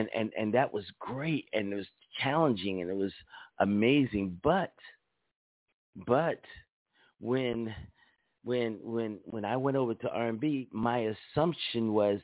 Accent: Philadelphia, Pennsylvania, United States; I come from Philadelphia. My home, my place of love and happiness is Philadelphia, Pennsylvania. I grew up on a street called Marston Street in North Philly

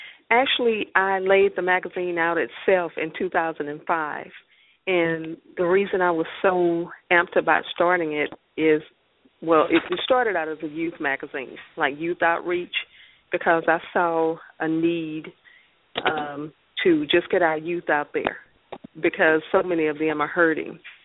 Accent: Louisiana, United States; now in Arlington, United States; Okay, I'm originally from Louisiana, from northern Louisiana. I went to college in at Grambling State University. I am currently in the Dallas, Texas area, actually Arlington, Texas

